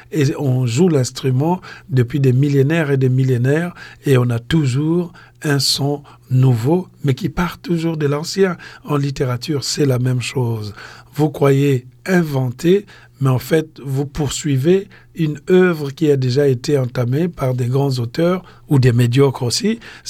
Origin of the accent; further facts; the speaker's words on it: Pointe-Noire, Kouilou, Republic of the Congo; now in Europe; c'est d'oublier que je suis un Congolais, que je suis de Pointe-Noire.